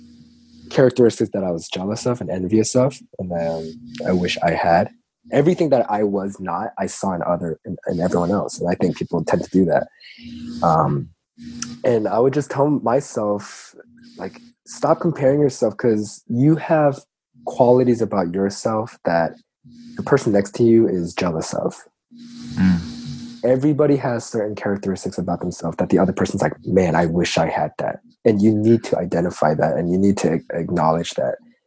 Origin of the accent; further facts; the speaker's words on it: Atlanta, Georgia, United States; also born or lived in Guam; so I was born in Guam, like you mentioned, and I moved to Atlanta when I was around four. And I've been here my whole life, so I'm pretty much an Atlanta native.